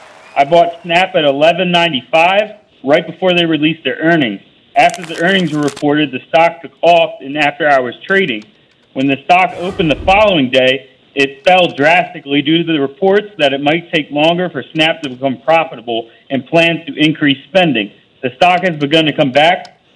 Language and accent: English; Pennsylvania, United States; I grew up in Pennsylvania. I want to give you a Philadelphia Eagles booyah.